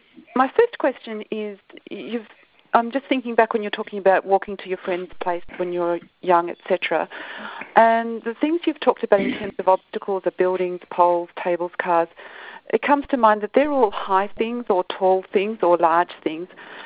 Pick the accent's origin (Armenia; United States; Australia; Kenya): Australia; Victoria; I'm from Victoria